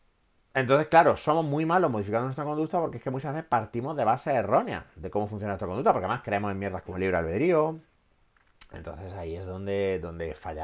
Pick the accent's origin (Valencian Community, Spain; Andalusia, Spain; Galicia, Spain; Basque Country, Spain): Andalusia, Spain; Granada; Segundo, porque es un homenaje a mi tierra, ¿no? Porque en Granada es exactamente como lo pregunto.